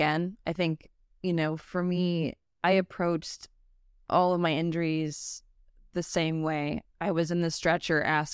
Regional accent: Minnesota, United States; growing up in Minnesota, I skied at night every single day.

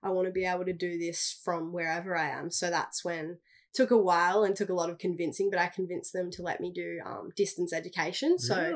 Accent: Jan Juc, Victoria, Australia; born and raised in Janjuk, Victoria. I am 22 years old now

